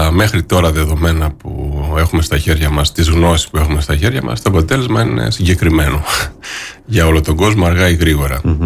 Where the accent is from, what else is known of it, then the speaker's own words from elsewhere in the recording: Crete, Greece; Και πάλι είμαστε τυχεροί, ιδίως εμείς εδώ στην Κρήτη, αλλά γενικότερα είμαστε τυχεροί ως Έλληνες.